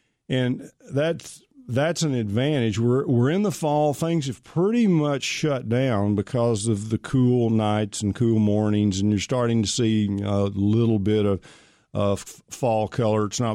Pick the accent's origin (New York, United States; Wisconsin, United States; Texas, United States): Texas, United States; Pittsburg; I'm from Pittsburgh, Texas, as most of you know, and Pilgrim's, Pride Chicken Manufacturing Chicken Company is there.